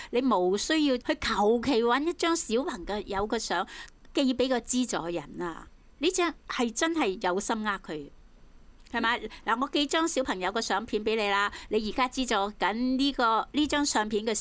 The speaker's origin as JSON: {"language": "Cantonese", "country": "Hong Kong", "said": "呢个真系丢尽我哋香港人嘅架。"}